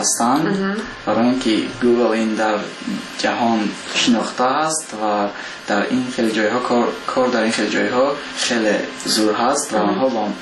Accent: Tajikistan; با تاجیکستان میکردم برای آنکه وطن خودم رو بلان بردارم و با وطن خودم یادم دیم

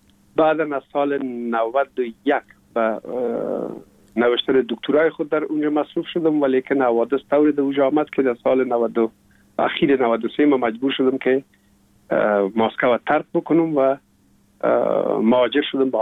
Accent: Kabul, Afghanistan; also born or lived in Pul-e Khumri; ما در شهر پلخمری به دنیا آمدیم، یعنی در ولایت بغلان شهر پلخمری، و تا یک سالگی را ما هم در موش گذاشتندیم. بعد از او جاب کار بابیم حساب در کابل میکرد و انتقال کرد به اینجا. ما هم همراه مادرم با بابیم یا پدرم آمدیم به کابل

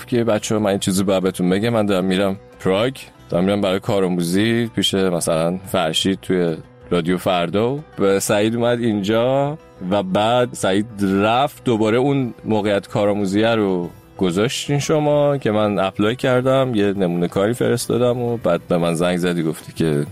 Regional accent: Isfahan, Iran; born there; من اصفهان به دنیا اومدم.

